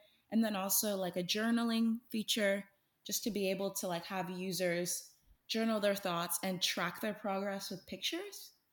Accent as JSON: {"language": "English", "town": "Houston", "region": "Texas", "country": "United States", "said": "So as you mentioned … I'm from Houston, Texas, and I'm 18 years old."}